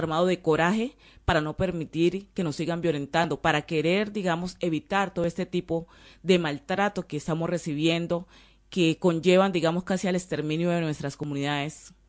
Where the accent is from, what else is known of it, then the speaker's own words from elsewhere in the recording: Colombia; cómo nosotros como colombianos vamos a garantizar como país